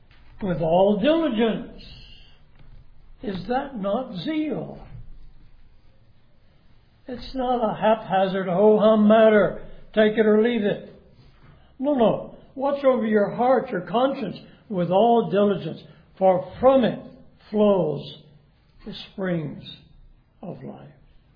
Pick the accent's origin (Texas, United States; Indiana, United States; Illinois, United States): Texas, United States; Dallas; I was raised in Russ in East Dallas, a block down, and go left another half block was a grocery store.